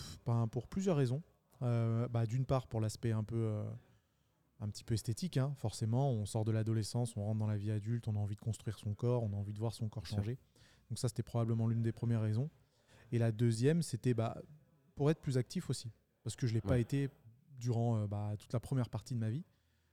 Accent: Lyon, Auvergne-Rhône-Alpes, France; Lyonnais de pure souche. Je suis né à Lyon, alors j'ai passé quelques années à Saint-Étienne pour mes études d'art plastique, mais sinon non, j'ai toujours été à Lyon.

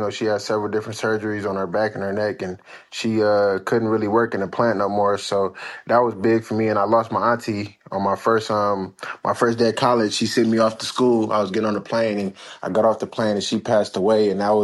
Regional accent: Michigan, United States; He went to Michigan and, you know, I'm from Michigan.

